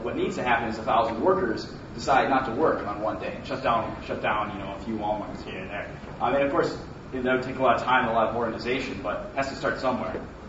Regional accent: Superior, Wisconsin, United States; now in Madison, United States; from Madison, but actually my hometown is Superior, Wisconsin.

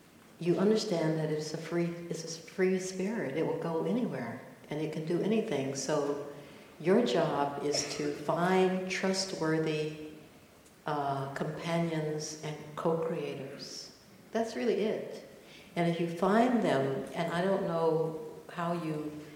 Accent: Eatonton, Georgia, United States; But I grew up in Eatonton, Georgia, actually not even in the town, way out in the beautiful, luckily beautiful countryside.

